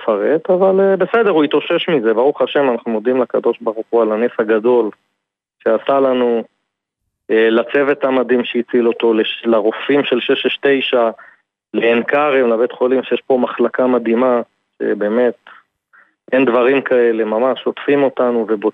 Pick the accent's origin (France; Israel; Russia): Israel; Ma'ale Adumim, Judea and Samaria Area; ממעלה אדומים